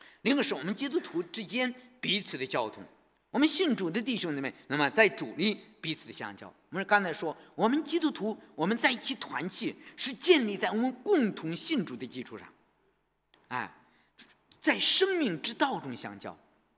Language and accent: Chinese; China; moved away as an adult; now in Australia; 你知道从在我来到澳洲以前，我从来就是30岁之前